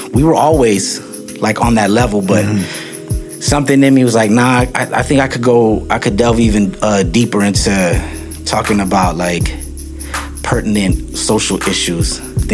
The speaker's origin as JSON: {"language": "English", "town": "San Diego", "region": "California", "country": "United States", "tie": "born or raised there", "said": "As a youngin', just b-boying, you know what I mean? Little skate rat. When I moved to from East Dago to Paradise Hills, things kind of changed over right there."}